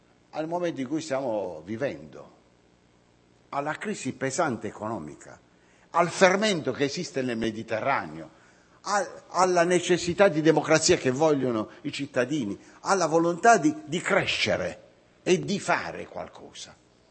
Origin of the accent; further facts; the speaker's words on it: Apulia, Italy; E in quell'occasione noi come pugliesi avevamo invitato tutte le regioni